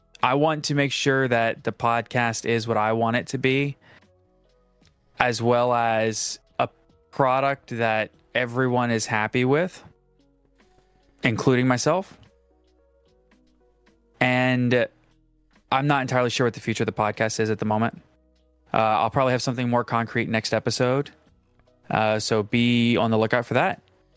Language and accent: English; New Orleans, Louisiana, United States; Listen, I grew up in New Orleans. I feel that. We have literal parties at funerals.